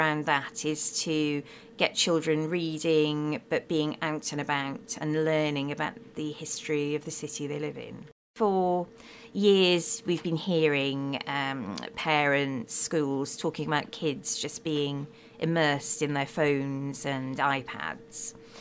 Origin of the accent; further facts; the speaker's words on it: Swansea, Wales, United Kingdom; Well, I'm from Swansea originally. I did live away for quite a long period of time. But yeah. I moved back to Swansea when my daughter was born, which was 13 years ago.